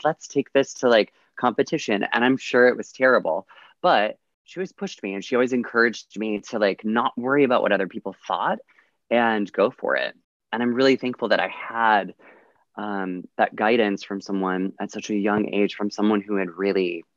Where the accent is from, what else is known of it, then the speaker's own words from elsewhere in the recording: Carson City, Nevada, United States; I'm originally from Carson City, Nevada.